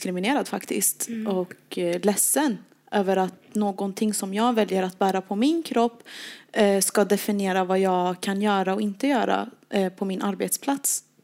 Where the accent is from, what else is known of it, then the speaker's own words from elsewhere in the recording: Gothenburg, Västra Götaland County, Sweden; Jag go Göteborg represent.